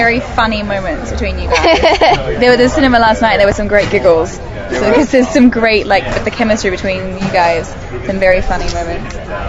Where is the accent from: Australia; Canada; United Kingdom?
Australia; Perth, Western Australia; because we're both from Perth, so similar circles.